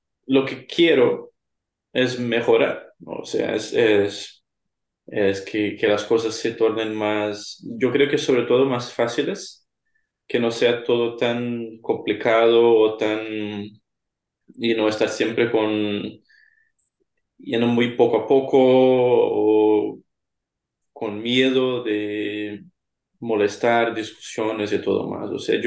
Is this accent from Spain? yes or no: no; Brazil; Spanish is a second language; now in United Kingdom; yo soy de Brasil y vivo, bueno, para como dicho, Ariana en Inglaterra.